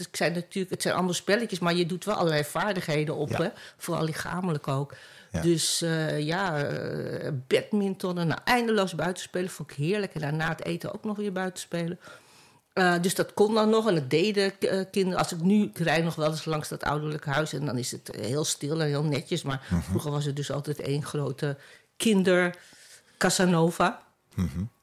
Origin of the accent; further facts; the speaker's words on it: Amsterdam, North Holland, Netherlands; Ik ben geboren in Amsterdam. Amsterdam vlakbij het Surinameplein. In de Hoes-Duinstraat. En daarna zijn we verhuisd naar de Pieter Lasmakade, Oud-Zuid. In de buurt van Haarlemmermeerstation.